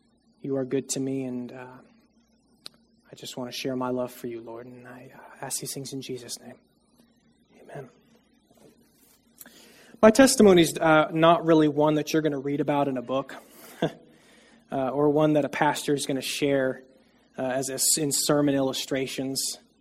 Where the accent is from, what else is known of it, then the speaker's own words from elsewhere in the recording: New Smyrna Beach, Florida, United States; So I grew up here in New Smyrna, Florida, in Edgewater, Florida, New Smyrna Beach, for pretty much my entire life.